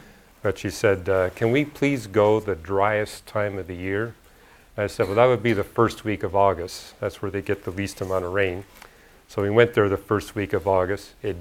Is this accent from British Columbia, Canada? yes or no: yes; Vancouver, British Columbia, Canada; we're in my hometown of Vancouver, British Columbia.